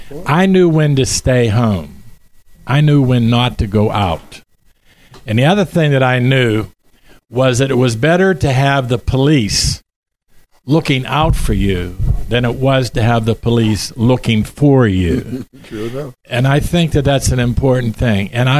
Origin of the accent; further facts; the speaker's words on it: Pittsburgh, Pennsylvania, United States; Well, I grew up in the inner city of Pittsburgh. I grew up in Glenwood. Everybody thinks I grew up in Hazelwood, but I am guilty of social climbing when I say I'm from Hazelwood.